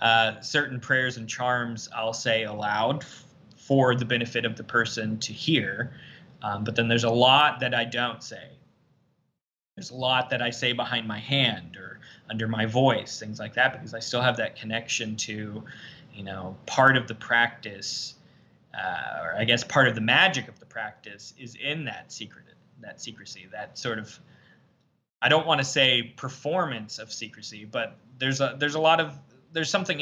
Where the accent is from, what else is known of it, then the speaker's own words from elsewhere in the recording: the Ozarks, United States; I grew up here in the Ozarks around some mountainy people